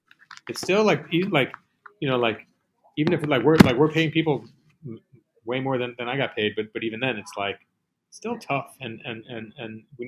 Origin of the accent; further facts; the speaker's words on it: Manhattan, New York, United States; Oh, Manhattan. Always. I'm born and raised in Manhattan.